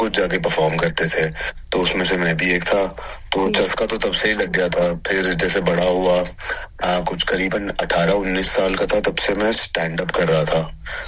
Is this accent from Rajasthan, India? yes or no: no; Mumbai, Maharashtra, India; क्योंकि मैं बम्बई में पला बड़ा हूँ